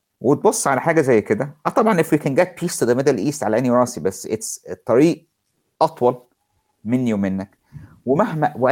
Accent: Egypt; لان في الاخر اللي مش موجود عندنا في مصر

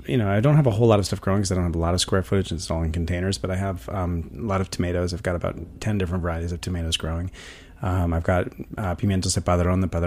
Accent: Vermont, United States; I grew up in Vermont on a small sort of sustainable organic farm. And my parents raised everything from chickens to sheep to cattle

